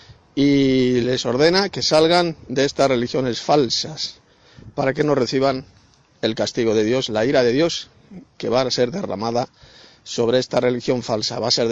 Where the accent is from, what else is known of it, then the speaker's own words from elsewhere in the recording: Madrid, Community of Madrid, Spain; de Madrid, España.